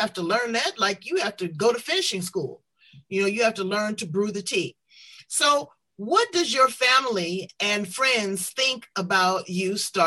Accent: United States; So brains, I go, being an American, you know, I'm buying up everything, okay?

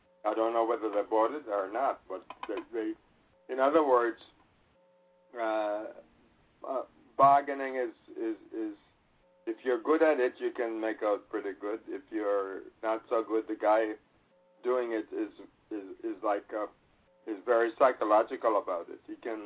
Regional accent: Jamaica; now in United States; If I go and I say, look, straight up, I am from Jamaica. I never say I'm American.

